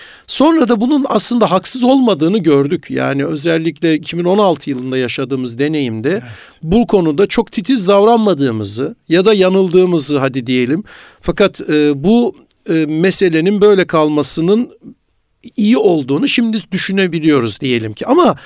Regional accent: Erzurum, Turkey; Yani tartışmadığımız zaman mesela Erzurum'da, gene kendi memleketimden bahsedeyim, insanlar boşaldı, bir şey kalmadı yani.

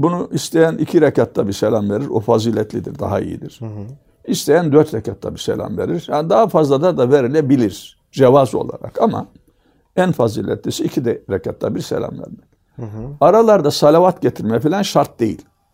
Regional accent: Karaman, Turkey; Benim çocukluğumda bizim memleketimizde Karamanlıyım ben biliyorsunuz.

